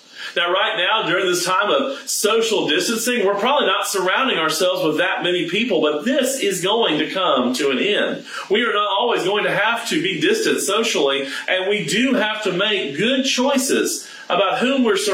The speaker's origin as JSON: {"language": "English", "town": "Houston", "region": "Texas", "country": "United States", "tie": "born or raised there", "said": "I grew up in the Houston area, and I grew up most of my summers attending Camp Bandina."}